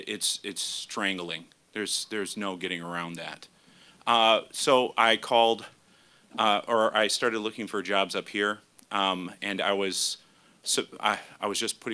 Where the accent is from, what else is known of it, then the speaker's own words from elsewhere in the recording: Michigan, United States; I returned back to my home state in Michigan